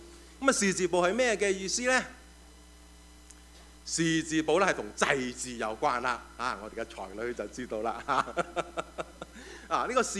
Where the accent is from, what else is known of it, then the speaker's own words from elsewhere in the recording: China; 咁我哋中国人造字咧就唔系咁简单嘅，我哋中国人造字咧就好有意思噶啊。